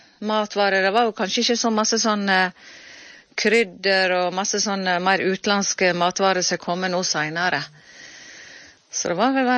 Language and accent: Norwegian; Hafslo, Vestland, Norway; Ja, jeg vokste opp her på Hafslo da. Vi flyttet opp her når jeg var 2 år gammel.